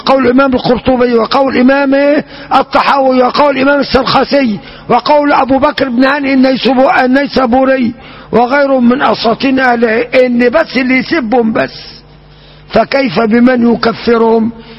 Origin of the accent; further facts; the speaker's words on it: Upper Egypt, Egypt; للناس الغلابة عندنا في الصعيد، واحنا صعايدة.